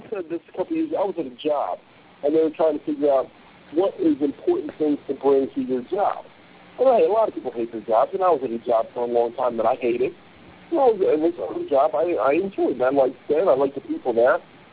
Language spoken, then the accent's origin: English; Philadelphia, Pennsylvania, United States; I'm from Philadelphia. We only throw left hooks.